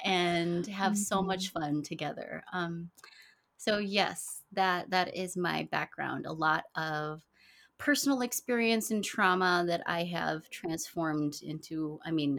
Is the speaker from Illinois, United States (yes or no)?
yes; Chicago, Illinois, United States; born there; I am a proud Filipina American. I'm the first of my family born in the U.S. I was born in Chicago.